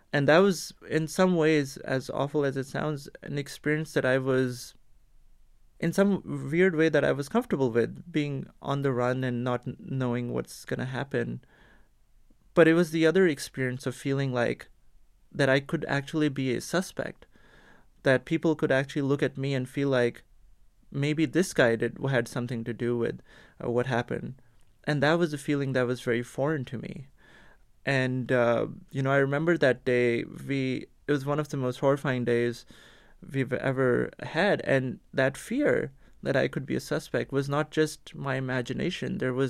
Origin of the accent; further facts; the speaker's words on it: Pakistan; growing up in Pakistan, terrorism was never a very foreign concept to us.